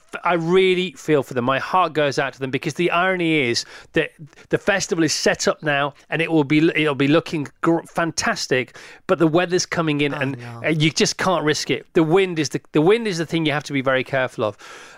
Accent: England, United Kingdom; I thought, well, we're all English and we can't tell that you're not.

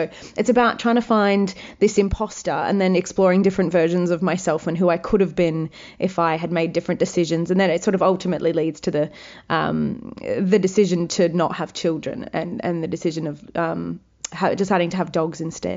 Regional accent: Wagga Wagga, New South Wales, Australia; was a big dream for me because, you know, I'm from Wagga Wagga.

